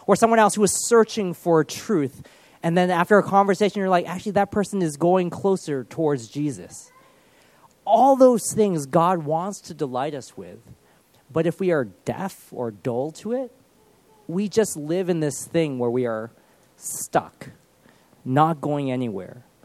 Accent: United States; Growing up in the States, because I had grown up and went to a church for the most of my life, I had thought I knew it all.

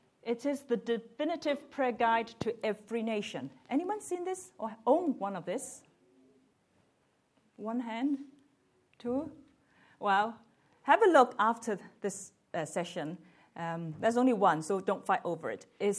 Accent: Hong Kong; born there; I was born in Hong Kong and born again in the UK.

